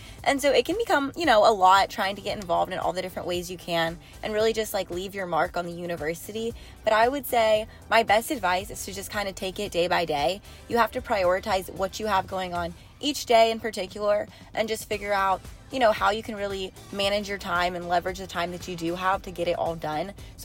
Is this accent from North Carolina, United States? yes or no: yes; Durham, North Carolina, United States; I'm from Durham, North Carolina, which is about 20 minutes away from Chapel Hill.